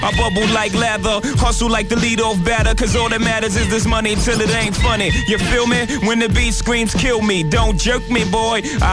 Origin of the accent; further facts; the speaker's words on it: Brooklyn, New York, United States; I'm originally from Brooklyn, you know?